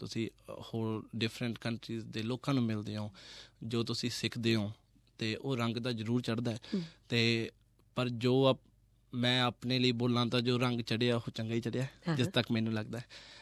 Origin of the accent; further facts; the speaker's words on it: Bathinda, Punjab, India; moved away as an adult; now in Australia; ਮੈਂ ਬਠਿੰਡੇ ਦਾ ਜੰਮਿਆ ਪਲਿਆ ਤੇ 19 ਸਾਲ ਦੀ ਉਮਰ 'ਚ ਮੈਂ ਇੱਥੇ ਆ ਗਿਆ ਸੀ ਤੇ ਐਜ਼ ਅ ਸਟੂਡੈਂਟ ਆਏ।